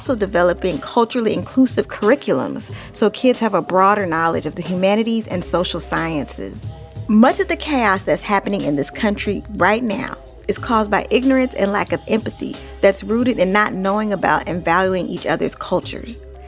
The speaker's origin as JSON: {"language": "English", "town": "Oakland", "region": "California", "country": "United States", "tie": "born or raised there", "said": "some of the Black and brown kids I grew up with in East Oakland didn't have big aspirations. I come from a working class neighborhood"}